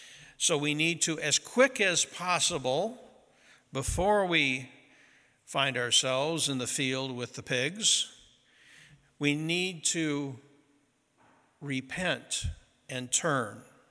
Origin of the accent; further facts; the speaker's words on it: Midwest, United States; I grew up in the Midwest and have smelled them plenty of times